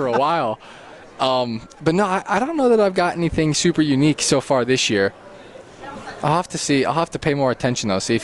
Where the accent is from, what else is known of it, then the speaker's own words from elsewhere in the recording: Utah, United States; Yeah, I grew up in Utah, so I never really had a team that I followed super closely.